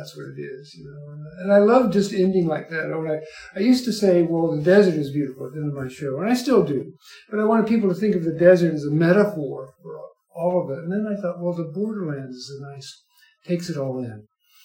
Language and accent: English; Kentucky, United States; moved away as an adult; now in Tucson, United States; when I was a kid, I grew up in Kentucky. And so coming to the Southwest